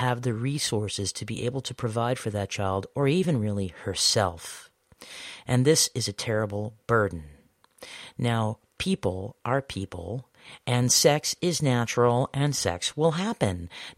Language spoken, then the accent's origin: English; United States; And while I might agree with that as an American, as someone who grew up in that context